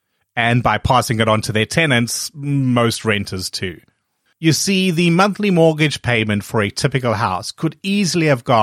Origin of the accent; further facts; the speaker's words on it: South Africa; I grew up in South Africa